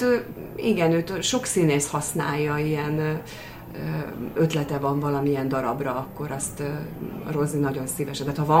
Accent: Subotica, Vojvodina, Serbia; mivel én Szabadkán születtem, és ott éltem

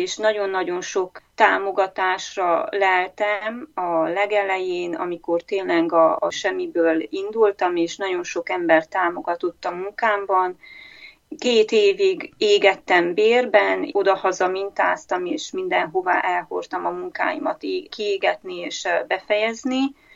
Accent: Transylvania, Romania; moved away as an adult; now in Arnprior, Canada; Erdélyből származom, Erdélyből költöztünk Kanadába 2013-ban, de egy év itt tartózkodás után egy évre visszautaztunk, és aztán véglegesen 2015-ben költöztünk Ottawába, és ott éltünk két évet

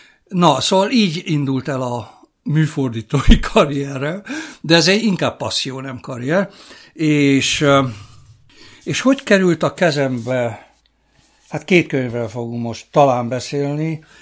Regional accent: Oradea, Bihor, Romania; de én is nagyon büszke vagyok arra, hogy bihari gyerek vagyok, és Nagyváradon születtem

